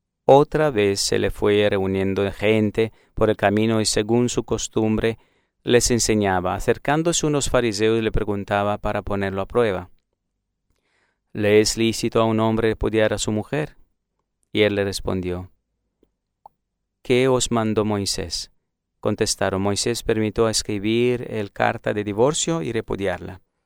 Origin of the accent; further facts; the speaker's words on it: Bucharest, Romania; Spanish is a second language; moved away as an adult; now in Argentina; Sí, yo vengo de Rumanía, de la diócesis de Bucarest, y Europa, es de Europa